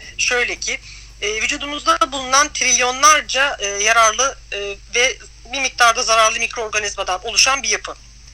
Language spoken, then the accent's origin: Turkish; Karşıyaka, İzmir, Turkey; Türkiye'de ve İzmir'de yaşıyorum. Karşıyaka'lıyım.